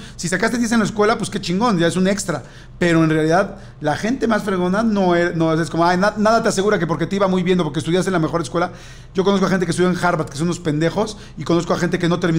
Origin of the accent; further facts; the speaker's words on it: Ciudad Juárez, Chihuahua, Mexico; Y soy de Ciudad Juárez, y Ciudad Juárez es número uno.